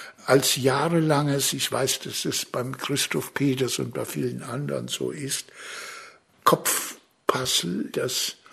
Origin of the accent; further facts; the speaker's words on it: Rhineland-Palatinate, Germany; Als Pfälzer bin ich Anti-Preuße.